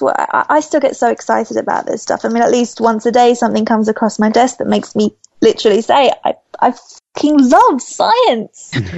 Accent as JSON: {"language": "English", "country": "United Kingdom", "said": "Love Doctor Who, but then I am British"}